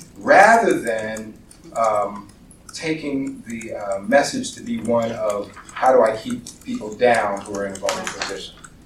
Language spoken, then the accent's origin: English; New York, United States; I'm from New York. I can do this fast.